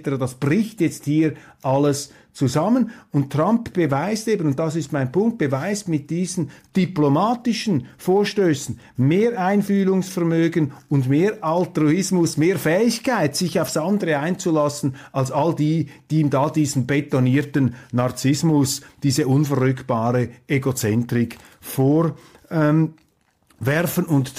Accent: Switzerland; Das ist ihnen ja in den letzten Jahren auch bei uns in der Schweiz ins Hirn gedrückt worden.

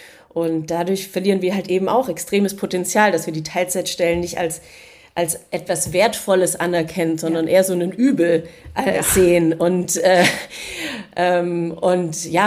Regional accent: West Germany, Germany; dass wir als Westdeutsche

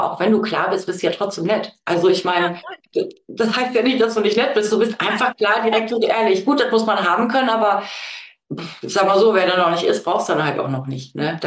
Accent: Saxony, Germany; born there; now in Münster, Germany; Ja, ist genau NRW, Münster, also zwischen Münster, Steinfurt und Rheine wohne ich. Aber ich bin tatsächlich geboren in Sachsen.

